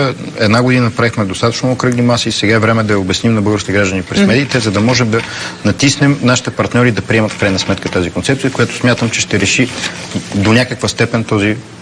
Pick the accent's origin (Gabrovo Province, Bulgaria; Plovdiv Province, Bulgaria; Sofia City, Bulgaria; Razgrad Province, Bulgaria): Plovdiv Province, Bulgaria; Plovdiv; Аз съм от Пловдив, избирателния ми район е Пловдив.